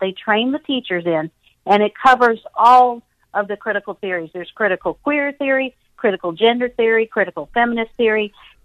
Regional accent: the South, United States; I'm from the South, so that's what we say down here.

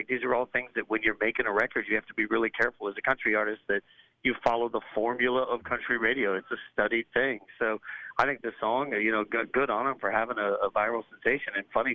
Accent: Las Vegas, Nevada, United States; I was born in Vegas. I lived in Vegas as a little kid.

